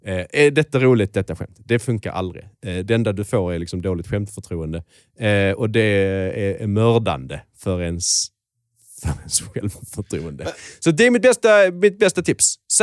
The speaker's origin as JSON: {"language": "Swedish", "region": "Skåne", "country": "Sweden", "accent": "Scanian", "lives_now": "Stockholm, Sweden", "said": "Så jag pratar skånska."}